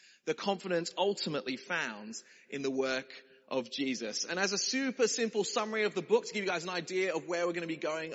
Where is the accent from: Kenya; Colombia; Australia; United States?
Australia; If you don't know me, I'm from Australia.